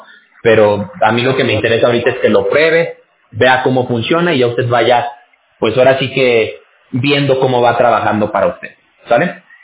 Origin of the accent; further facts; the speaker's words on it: Mexico; yo visitaba mucho antes Guatemala porque mi abuela paterna es de Chiapas, México. Yo soy mexicano. Y el pueblo en el que ella vivía estaba pegado con la frontera con Guatemala y cruzábamos muy seguido para ahí.